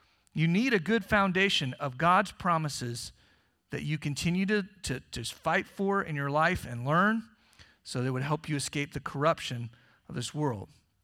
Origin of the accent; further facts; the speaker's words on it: Florida, United States; even as an Episcopalian kid growing up in South Florida